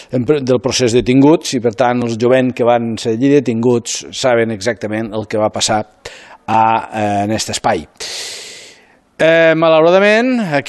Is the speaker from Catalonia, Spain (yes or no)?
yes; Roquetes, Catalonia, Spain; Que tots ens coneixem, tota la gent que som de Roquetes, pel mal nom, més que no pas pels cognoms.